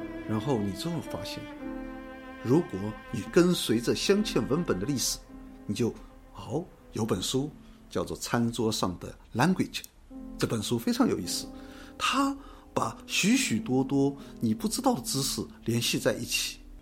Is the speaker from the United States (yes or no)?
no; Shanghai, China; 作为一个上海人，其实我把上海看成是一个有很多触角的城市。